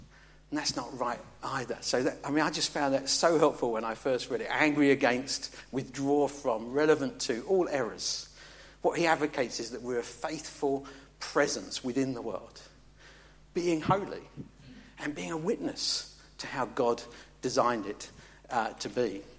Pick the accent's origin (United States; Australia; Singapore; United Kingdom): United Kingdom; England; I'm an Englishman. and we speak proper.